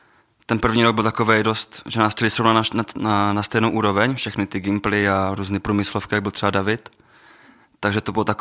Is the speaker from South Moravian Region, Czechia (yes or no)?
yes; Vyškov, South Moravian Region, Czechia; Já jsem od Vyškova